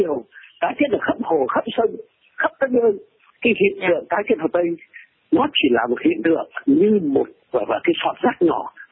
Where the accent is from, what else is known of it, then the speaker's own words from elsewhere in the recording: Hanoi, Vietnam; Tôi là người Hà Nội, tôi sống Hà Nội từ năm 1955 và tôi đi khắp cả đất nước Việt Nam này